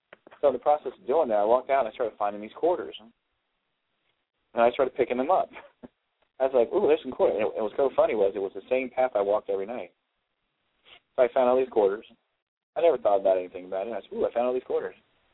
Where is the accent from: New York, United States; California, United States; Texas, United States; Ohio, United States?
Ohio, United States; I'm actually from Ohio.